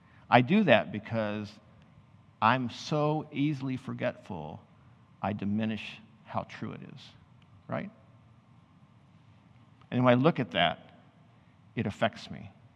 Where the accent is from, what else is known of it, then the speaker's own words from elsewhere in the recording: Missouri, United States; because I guess I'm from Missouri, the show me state